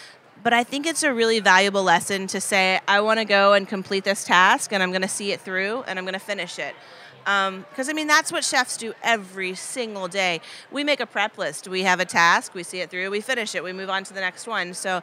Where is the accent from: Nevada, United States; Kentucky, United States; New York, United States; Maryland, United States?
Kentucky, United States; Paducah; Yeah, born and raised in Paducah. And I got out of Paducah the day after I graduated high school. I thought I was done with that place. And then 15 years later, I moved home.